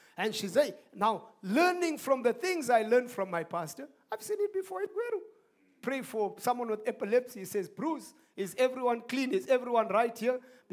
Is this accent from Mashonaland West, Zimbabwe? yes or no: no; Harare, Zimbabwe; Picked up in Harare. We're from Harare. We go to Gweru.